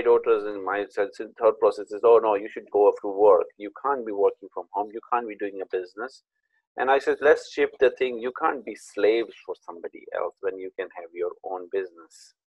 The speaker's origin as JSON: {"language": "English", "country": "Pakistan", "tie": "born or raised there", "moved": "yes", "said": "I was brought up in Pakistan. I came to this country in 1996."}